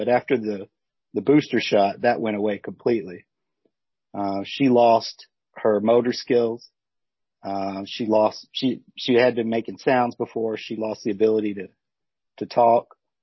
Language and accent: English; Sturgis, Kentucky, United States; growing up in Sturgis, Kentucky back in the 80s was just a real peaceful experience.